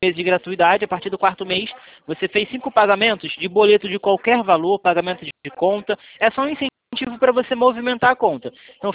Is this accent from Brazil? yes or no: yes; Rio de Janeiro, Brazil; Não, eu sou do Rio de Janeiro